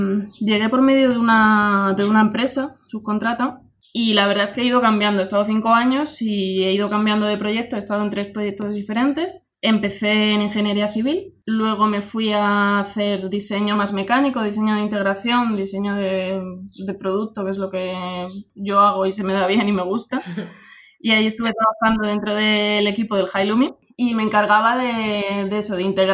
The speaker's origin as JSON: {"language": "Spanish", "town": "Mojácar", "region": "Andalusia", "country": "Spain", "tie": "born there", "lives_now": "England", "said": "Soy española. Nací en Mojácar, un pueblo de Almería."}